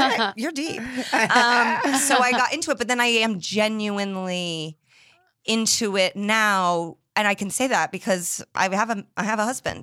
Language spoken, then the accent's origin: English; Indianapolis, Indiana, United States; I grew up in Indianapolis, Indiana.